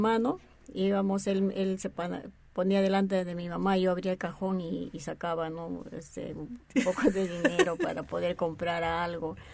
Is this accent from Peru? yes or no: yes; Huancayo, Junín, Peru; born there; Yo vengo, nací en Huancayo y tengo una costumbre, ¿no? Una tradición de mis padres. Fui católica, muy claro, religiosa, pero estudié en un colegio de monjas